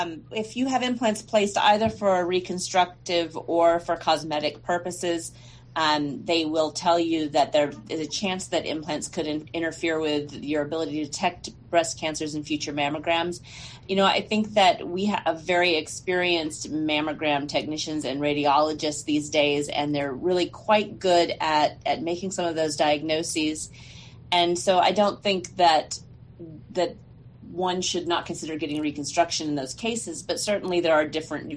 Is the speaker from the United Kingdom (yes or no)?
no; El Paso, Texas, United States; Not born here, but I got here as soon as I could. So I went to first through 12th grade here in El Paso.